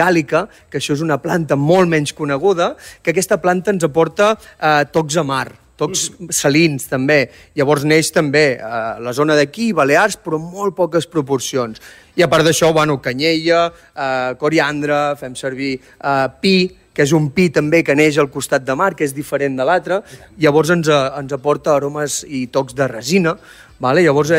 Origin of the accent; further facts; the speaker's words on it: El Port de la Selva, Catalonia, Spain; jo sóc de Port de la Selva, llavors neix del vincle entre el mar i la terra